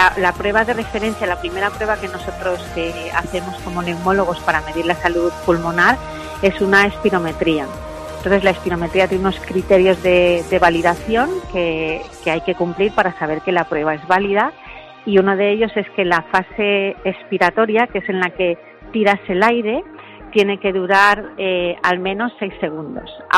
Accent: Almansa, Castilla-La Mancha, Spain; yo soy de Almansa, y mi familia es de Alpera

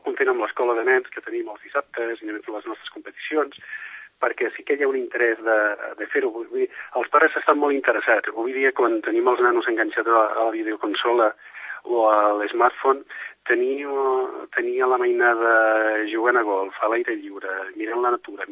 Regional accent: Catalonia, Spain; Això m'ha tocat el tema, perquè vinc de l'Empordà

